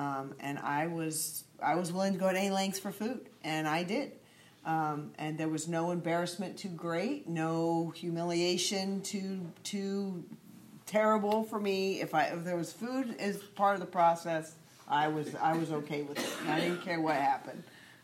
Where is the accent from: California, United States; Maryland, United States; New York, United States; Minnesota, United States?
California, United States; Oakland; I'm ready, and I'm from Oakland.